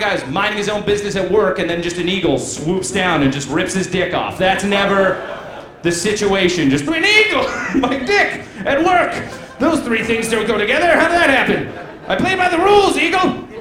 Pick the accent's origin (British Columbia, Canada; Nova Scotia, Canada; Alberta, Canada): Nova Scotia, Canada; now in Toronto, Canada; I'm from Nova Scotia. We're really nice.